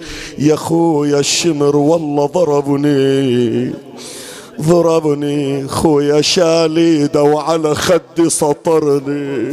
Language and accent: Arabic; Bahrain; كثير عندنا بالبحرين ومن خارج البحرين